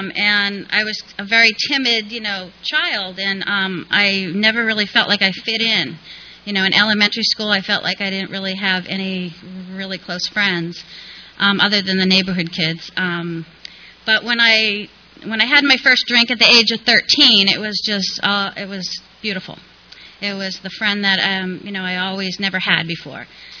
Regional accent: East Coast, United States; When I was growing up on the East Coast, I was raised in a family of alcoholics.

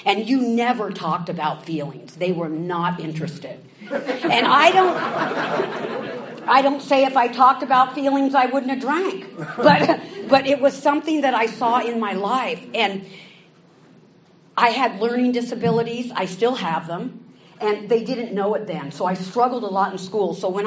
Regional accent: California, United States; I'm a friggin' surfer hippie girl from California.

